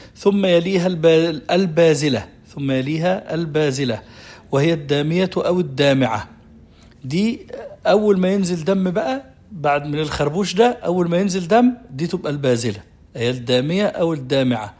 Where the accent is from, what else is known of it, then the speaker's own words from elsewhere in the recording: Egypt; يعني خربوش زي ما احنا بنسميه عندنا في مصر